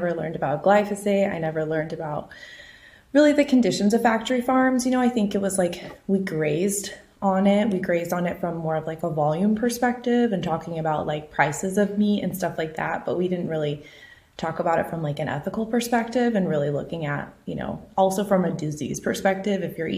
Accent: Boulder, Colorado, United States; I grew up in Colorado. So like I grew up in Boulder, Colorado. So I grew up with like the crunchy moms, you know, just all over everywhere.

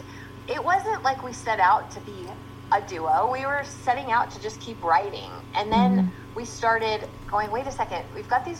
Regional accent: California, United States; and I grew up in California.

